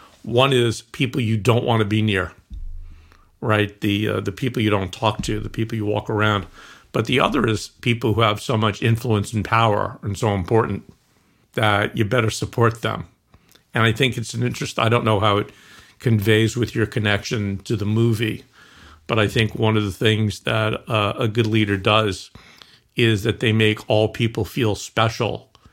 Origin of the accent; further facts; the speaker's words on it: Colombia; I was from Columbia, so they thought that I was something else.